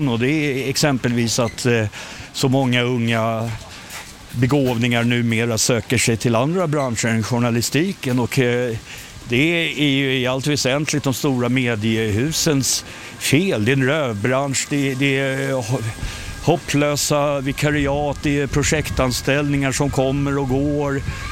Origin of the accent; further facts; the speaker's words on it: Lidingö, Stockholm County, Sweden; Jag är uppvuxen på Lidingö och efter gymnasiet arbetade jag på Lidingö sjukhus, långvård.